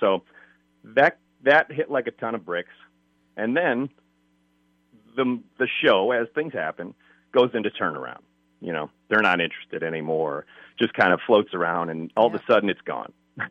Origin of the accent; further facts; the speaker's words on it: Chicago, Illinois, United States; I'm a diehard Cubs fan. I'm from Chicago.